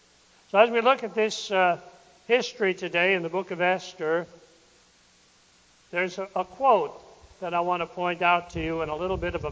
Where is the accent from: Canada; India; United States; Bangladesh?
United States; Wisconsin; I'm from Wisconsin originally, and of course, if you're from Wisconsin, you are what they call a cheesehead.